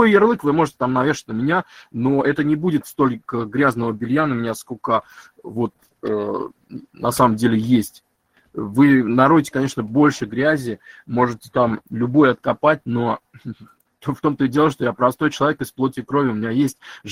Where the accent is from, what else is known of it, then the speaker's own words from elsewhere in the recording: Moscow, Russia; born there; Я родился в Москве, там мама с Западной Украины, отец с острова Сахалин, русский, так называемый, русский, немец, хотя больше прибалт